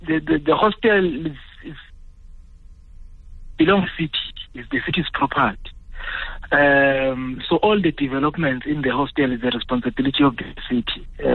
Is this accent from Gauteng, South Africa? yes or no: no; KwaZulu-Natal, South Africa; I've got my fellow brother from my hometown in KZN that I can share